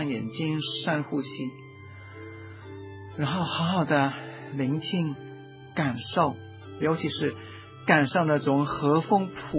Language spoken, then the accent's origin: Chinese; Hong Kong; 我们香港人呢，都越来越喜欢热闹